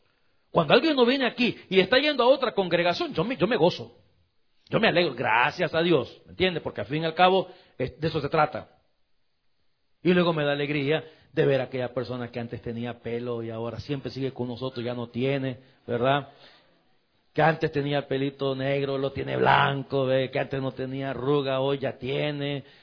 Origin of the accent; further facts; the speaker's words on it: El Salvador; born there; mi país, donde yo nací, El Salvador